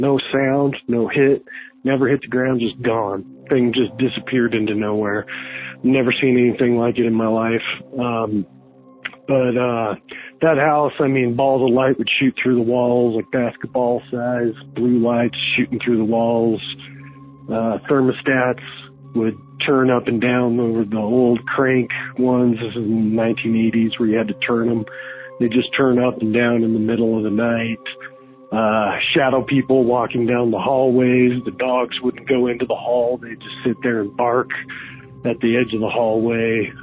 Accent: Casper, Wyoming, United States; I'm from Casper, Wyoming.

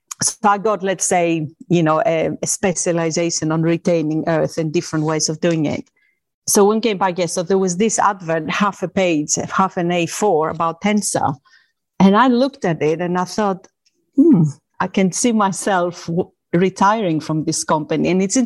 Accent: Greece; moved away as an adult; now in England; I come from Greece. So I did my first degree in Greece. I came to England with scholarship

